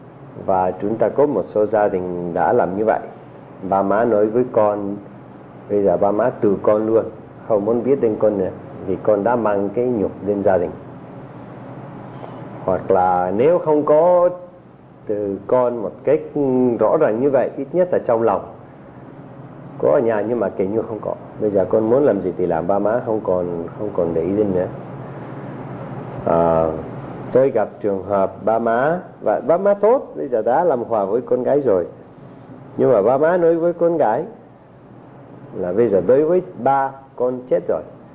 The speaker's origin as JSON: {"language": "Vietnamese", "region": "Northern Vietnam", "country": "Vietnam", "tie": "born or raised there", "said": "Ở quê tôi ở miền Bắc bây giờ có cái phong trào khủng bố rất là mạnh"}